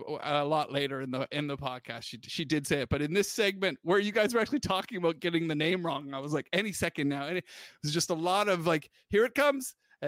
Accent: United Kingdom; moved away as an adult; I came out of Britain. So I did a lot of comedy in Britain. I was my career was in Britain for 15 years as … Then I moved here.

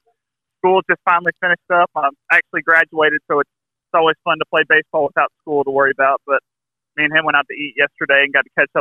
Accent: Athens, Alabama, United States; it's not too far from my hometown of Athens, it seems like a perfect fit for me.

